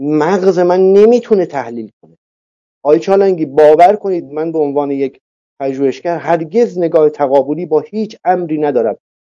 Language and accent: Persian; Iran; امروز من به عنوان یک ایرانی که الان در خدمت شما هستم